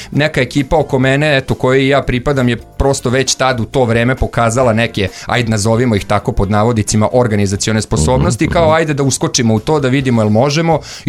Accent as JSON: {"language": "Serbian", "region": "Vojvodina", "country": "Serbia", "tie": "born or raised there", "said": "odrastao sam u Bloku, ali trenutno eto sticajem okolnosti porodičnih, živim već nekoliko godina na Limanu i oko sebe ono smatram Blokovcem i verovatno će tako biti zauvek."}